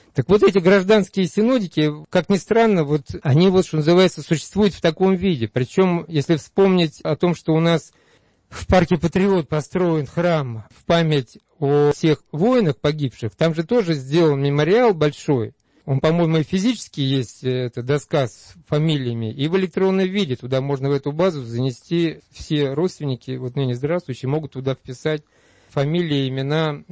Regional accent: Lipetsk Oblast, Russia; из моего родного села, из Рязанской, нынешней Липецкой области.

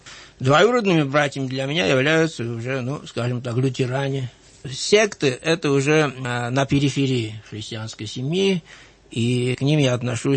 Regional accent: Tbilisi, Georgia; moved away as an adult; я родился в Тбилиси после войны, в 1947 году, окончил там университет.

